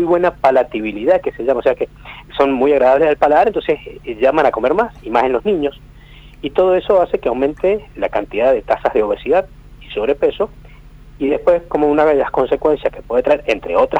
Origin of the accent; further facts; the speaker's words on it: Mendoza, Argentina; Y bueno, yo soy de Mendoza